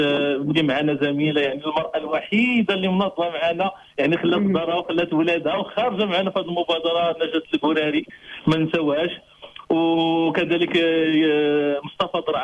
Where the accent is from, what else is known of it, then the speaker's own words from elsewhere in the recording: Marrakesh, Marrakesh-Safi, Morocco; انا من مراكش